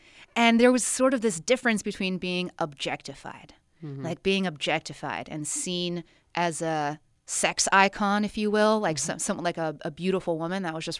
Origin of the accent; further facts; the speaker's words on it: Midwest, United States; I grew up in the Midwest. It was kind of conservative.